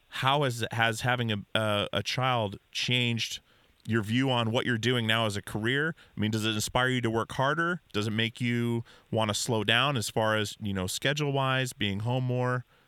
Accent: Alaska, United States; Like, I grew up in Alaska.

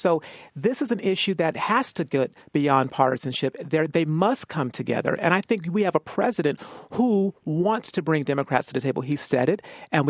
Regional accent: Arizona, United States; I'm from Arizona

